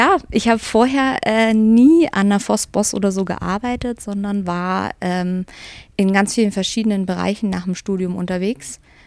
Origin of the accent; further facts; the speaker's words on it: Heilbad Heiligenstadt, Thuringia, Germany; Ja, also ich bin in Heilbad-Heiligenstadt aufgewachsen in Nordthüringen und komme aus einer großen Familie und habe 4 ältere Geschwister